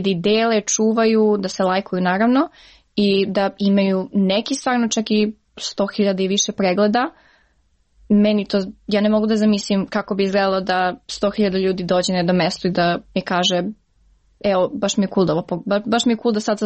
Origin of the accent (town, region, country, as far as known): Niš, Southern and Eastern Serbia, Serbia